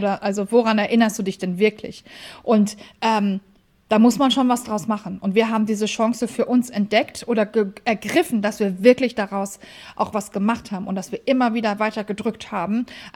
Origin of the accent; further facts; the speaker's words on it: Hamburg, Germany; wir sind Hamburger Kaufleute.